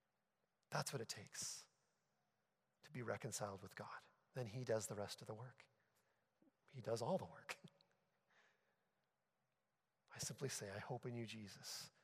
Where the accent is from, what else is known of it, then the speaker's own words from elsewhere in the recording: New Brunswick, Canada; growing up in New Brunswick on the east side of Canada